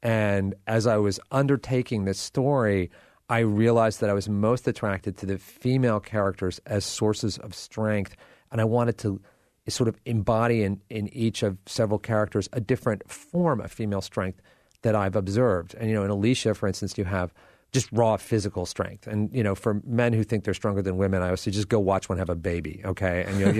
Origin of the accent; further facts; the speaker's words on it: New England, United States; Correct, yeah. Uh-huh.